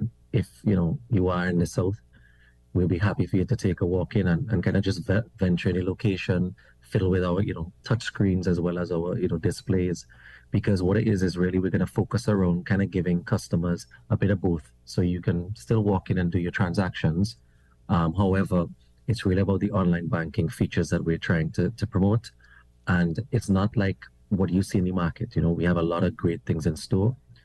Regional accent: St. Vincent & Grenadines; now in Trinidad and Tobago; I'm actually Vincentian. So I'm from St. Vincent and the Grenadines. Mm-hmm. I've been living in Trinidad for about 11 years. And, you know, I would have moved here actually to join RBC.

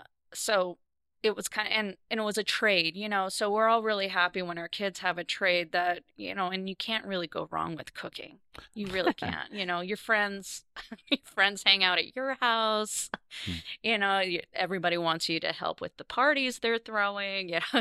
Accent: California, United States; also born or lived in Nebraska City, Nebraska; I grew up in all over the place. I was born in Nebraska City, Nebraska. But at infancy, what we relocated to Southern California.

